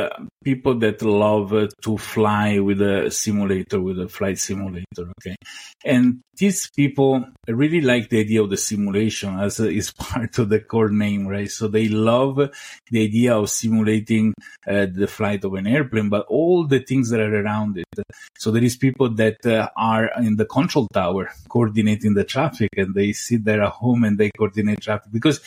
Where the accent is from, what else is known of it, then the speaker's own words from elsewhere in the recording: Venice, Veneto, Italy; also born or lived in United States; before I spent decades in the United States, in Florida, because I like hot places. And originally, I'm from Italy, Venice, a city that many people may know for as a tourist destination.